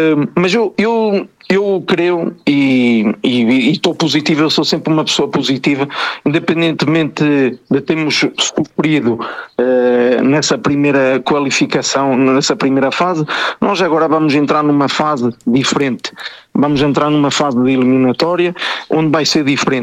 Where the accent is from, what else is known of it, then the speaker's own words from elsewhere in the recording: Portugal; also born or lived in France; Eu sou português, sinto-me português, mas não renego a educação que a França me deu. Sinto-me bem. É o meu segundo país